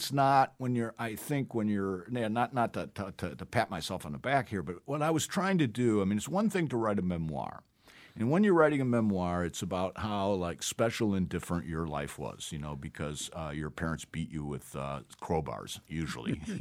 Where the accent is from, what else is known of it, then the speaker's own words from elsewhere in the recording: Toledo, Ohio, United States; I come from the middle of the country. I come from Toledo, Ohio. My family actually did. I looked it up. My family actually did have the median income in the early 50s.